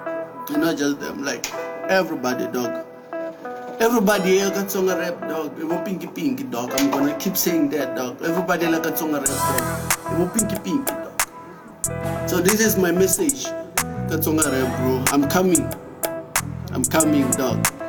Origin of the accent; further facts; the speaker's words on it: Bushbuckridge, Mpumalanga, South Africa; where I'm from Bushbuck Ridge, dog.